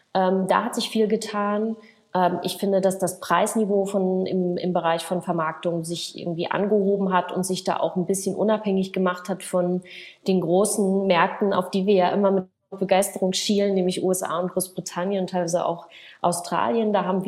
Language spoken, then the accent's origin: German; Berlin, Germany; ob ich nicht zurück in meine Heimat nach Berlin kommen möchte